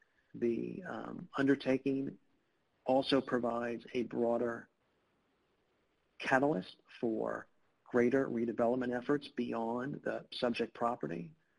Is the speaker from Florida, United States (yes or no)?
yes; Florida, United States; I'll put a shout out for my home state, the state of Florida